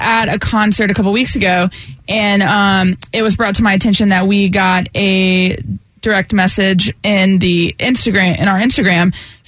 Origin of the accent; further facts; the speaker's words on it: Raleigh, North Carolina, United States; people recognize me a lot in Raleigh. Plus, it's my hometown.